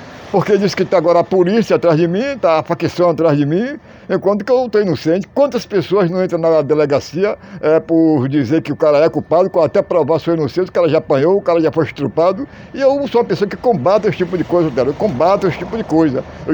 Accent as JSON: {"language": "Portuguese", "town": "Feira de Santana", "region": "Bahia", "country": "Brazil", "tie": "born or raised there", "said": "Eu moro em Feira há mais de 50 anos, nasci em Feira Santana. Fundei o bairro do Vietnã"}